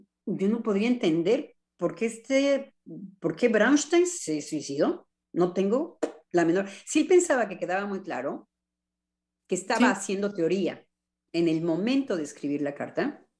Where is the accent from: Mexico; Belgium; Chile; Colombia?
Mexico; yo como mexicana, dije